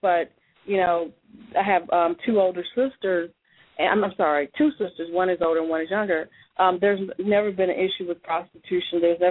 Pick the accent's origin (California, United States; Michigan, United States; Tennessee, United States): Tennessee, United States; Nashville; born there; I was born in the Preston Taylor Housing Projects in December the 18th, 1974, in those housing projects. Are located on the west side of Nashville